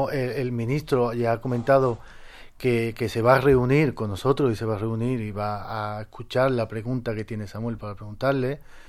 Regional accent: Spain; que somos españoles de pleno derecho y que formamos parte del acervo cultural de España

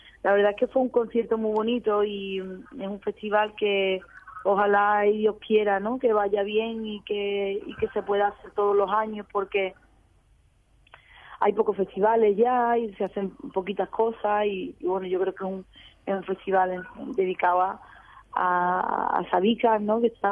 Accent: Cádiz, Andalusia, Spain; Yo creo que es una canción que describe divinamente lo que es mi tierra, ¿no? Lo que es Cádiz. Y el que conoce Cádiz y el que es de aquí, pues, lo sabe que es así, ¿no?

